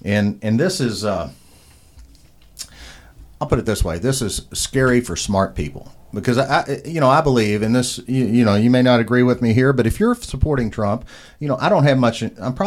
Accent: Louisville, Kentucky, United States; right here in Louisville, KY, my hometown.

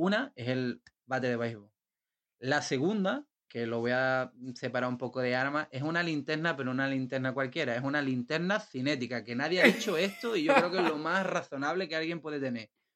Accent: Spain; moved away; intenciones de volverme a España por unas cosillas y demás. Y bueno, ahora supongo que me tocará volver a mi tierra

